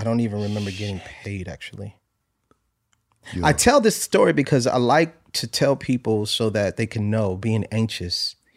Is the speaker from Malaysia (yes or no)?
no; New Haven, Connecticut, United States; I'm from New Haven, Connecticut.